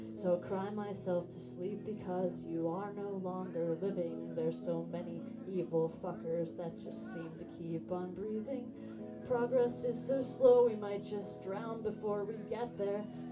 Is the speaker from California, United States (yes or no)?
yes; Del Mar, California, United States; I grew up in Del Mar, down the street from here.